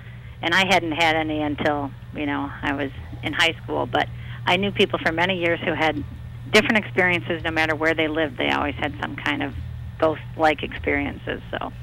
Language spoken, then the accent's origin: English; Calumet, Michigan, United States; I'm from Calumet.